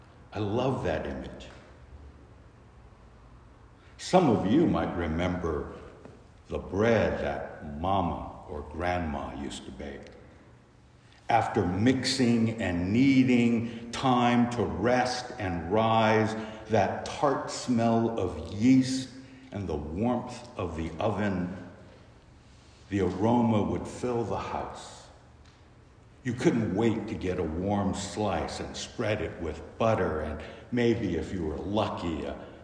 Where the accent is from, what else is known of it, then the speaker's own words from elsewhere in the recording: San Francisco, California, United States; Growing up in San Francisco, I remember, grow, grow, grow with Lang, Lang, Langendorf bread.